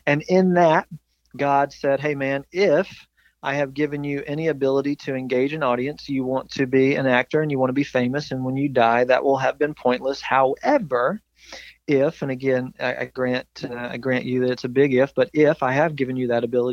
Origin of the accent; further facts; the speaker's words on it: Burlington, North Carolina, United States; moved away as an adult; I moved from my hometown up in North Carolina, Burlington, North Carolina, loaded up everything that I owned in a Carolina Blue 1988 Oldsmobile Cutlass Sierra.